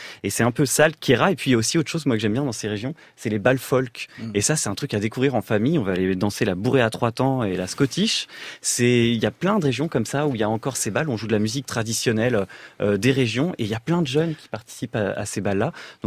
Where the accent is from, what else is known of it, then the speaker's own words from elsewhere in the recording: Annecy, Auvergne-Rhône-Alpes, France; moi je viens d'Annecy